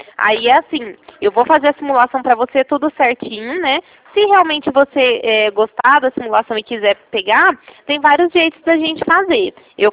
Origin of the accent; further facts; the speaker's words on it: Ribeirão Preto, São Paulo, Brazil; Eu sou de Ribeirão Preto, estou falando aqui de Ribeirão Preto